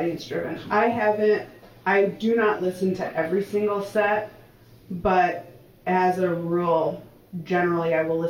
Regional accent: Milwaukee, Wisconsin, United States; because I grew up in like in Milwaukee, Wisconsin, where it's like you go to school and then you get a job and like have kids and go to work

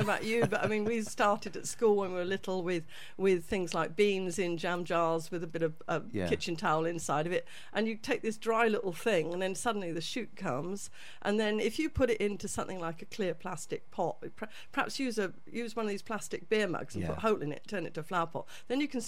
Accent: Taunton, South West England, United Kingdom; I grew up in Taunton

